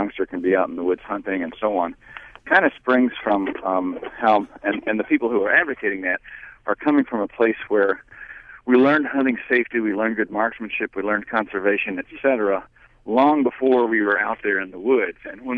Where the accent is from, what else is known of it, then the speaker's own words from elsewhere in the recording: Louisiana, United States; I grew up in Louisiana, and the years it was called the Sportsman's Paradise. And I learned hunting and fishing in the family.